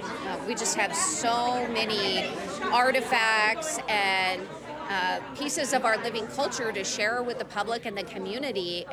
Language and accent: English; Port Lions, Alaska, United States; You know, when I grew up in Port Lyons, we dreamed of a time when we could see all of our youth dancing and our elders speaking our language.